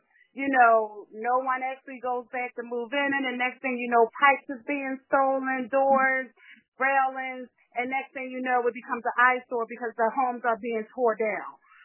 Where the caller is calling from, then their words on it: Philadelphia, Pennsylvania, United States; I'm calling from North Philadelphia. I work for the city of Philadelphia